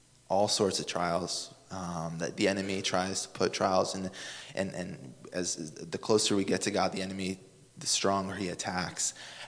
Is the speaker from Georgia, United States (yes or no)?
yes; Savannah, Georgia, United States; I come from Savannah.